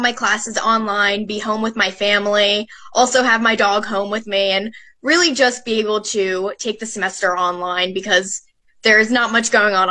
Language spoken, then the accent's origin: English; New Jersey, United States; currently in New Jersey. New York is definitely shut down. Jersey is as well, but might as well be in my home state rather than locked down in a dorm right now.